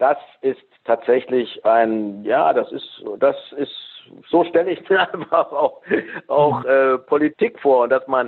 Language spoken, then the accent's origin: German; Thuringia, Germany; ich bin Thüringer.